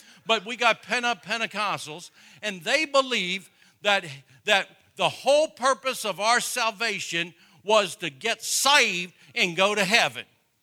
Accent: New Jersey, United States; I mean, I'm not Southern, but I'm Baptist. I mean, I'm from New Jersey. How can I be Southern?

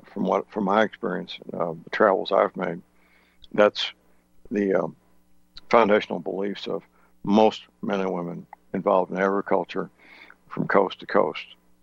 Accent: St. Louis, Missouri, United States; Monsanto, the headquarters in my hometown, St. Louis.

